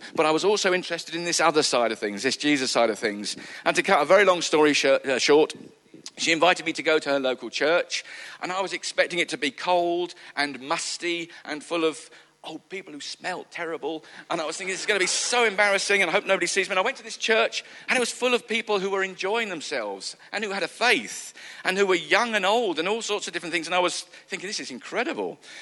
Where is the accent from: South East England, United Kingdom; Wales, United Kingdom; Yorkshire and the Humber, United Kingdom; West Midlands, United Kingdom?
South East England, United Kingdom; Ashford; And I met her in a pub in my hometown in Ashford, and I thought she looked quite good, and I wanted to impress my mates.